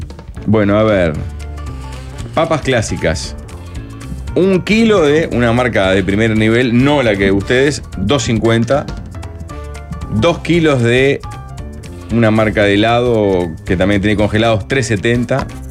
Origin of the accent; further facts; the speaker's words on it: Montevideo, Uruguay; Soy muy capitalino.